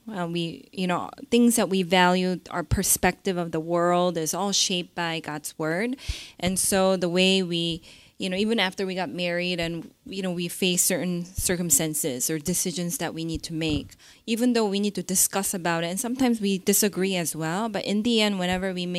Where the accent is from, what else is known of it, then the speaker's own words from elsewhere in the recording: United States; You know, he was raised in Singapore and I was raised in America, and, you know, he's Chinese, I'm Korean.